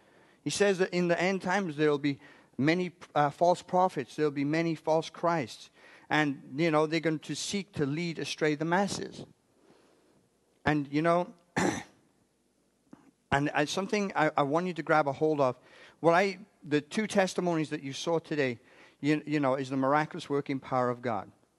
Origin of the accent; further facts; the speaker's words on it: United Kingdom; I'm European. Give me a full cup. Anyway. Actually, I'm British, not European.